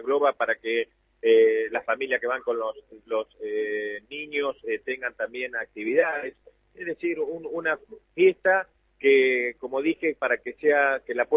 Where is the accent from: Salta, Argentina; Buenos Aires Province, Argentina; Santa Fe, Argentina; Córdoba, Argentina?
Buenos Aires Province, Argentina; lo que es el Partido Patagones, en lo climático, en la geopolítica de nuestra provincia, nosotros somos patagónicos.